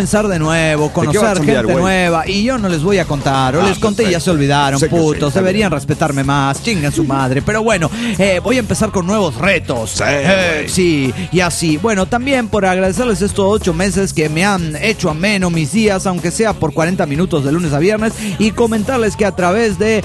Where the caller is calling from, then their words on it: Mexico; de México.